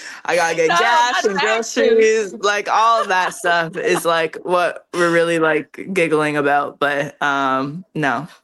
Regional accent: Kingston, Ontario, Canada; And especially my hometown, Kingston, Ontario, for them to recognize me in that way, it's amazing. Most of my friends from back home don't play basketball.

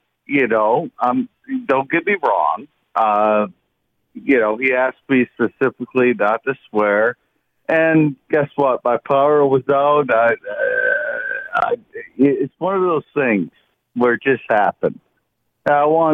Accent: Detroit, Michigan, United States; And I'm from Detroit.

